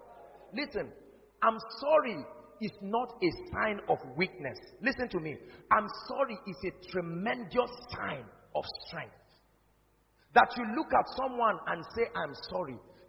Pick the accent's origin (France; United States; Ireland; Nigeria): Nigeria; I'm a Nigerian. It's my right.